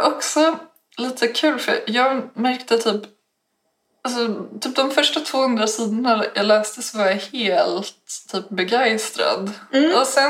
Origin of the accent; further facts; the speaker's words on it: Stockholm, Stockholm County, Sweden; jag kommer från Stockholm.